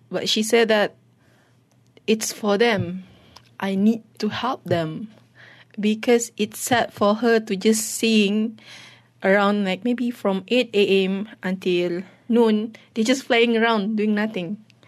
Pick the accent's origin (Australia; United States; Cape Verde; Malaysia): Malaysia; English is a second language; being a Malaysian